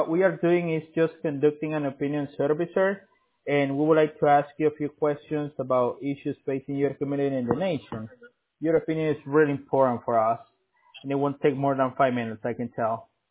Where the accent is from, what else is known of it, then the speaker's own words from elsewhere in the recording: California, United States; No, sir. I'm from California.